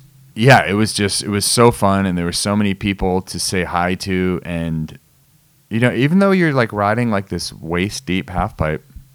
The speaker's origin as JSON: {"language": "English", "town": "Paxton", "region": "Massachusetts", "country": "United States", "tie": "born or raised there", "said": "I drove from Stratton through my hometown of Paxton yesterday, and like once you cross over into Massachusetts, it was an ice storm."}